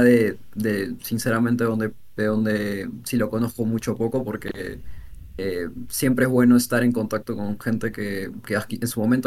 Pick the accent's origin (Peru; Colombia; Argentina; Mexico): Peru; accent: Peruvian; Quiero principalmente que no perder el dejo peruano, porque me han dicho que sí tengo acento peruano, que el acento peruano se percibe.